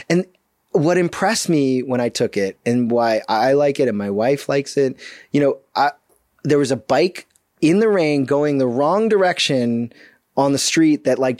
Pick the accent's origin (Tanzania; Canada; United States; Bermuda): Bermuda; So I told you. I grew up in Bermuda.